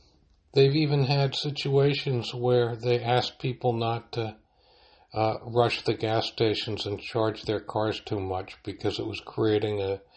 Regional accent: New York City, New York, United States; as a New Yorker, I am ashamed to say that New York City has become a black hole of justice

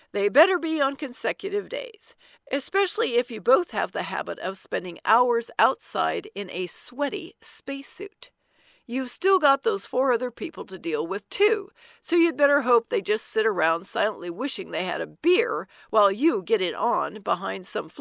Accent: United States; That's Fahrenheit, which I use because I'm an American and we don't believe in centigrade.

